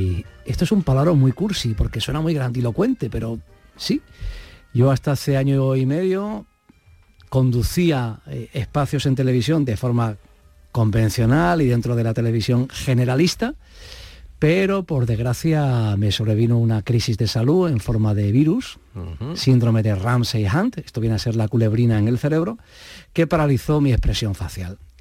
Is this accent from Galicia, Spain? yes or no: no; Granada, Andalusia, Spain; Yo como granadino tengo todavía más derecho a la sorpresa